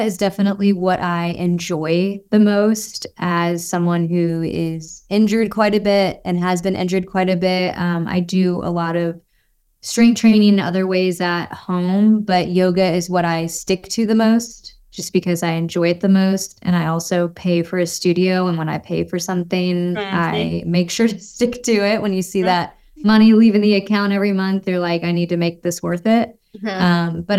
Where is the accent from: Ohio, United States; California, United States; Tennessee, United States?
Tennessee, United States; Franklin; also born or lived in Michigan; I moved here when I was about 5 from Michigan, and I grew up in a town about 30 minutes south of Nashville called Franklin